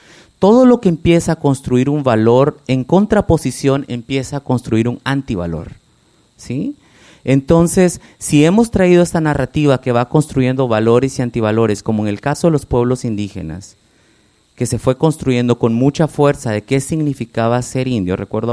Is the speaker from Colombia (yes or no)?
yes; Colombia; Sí, soy colombiano, soy afrocolombiano, soy indígena colombiano y como frijoles vivo en la ciudad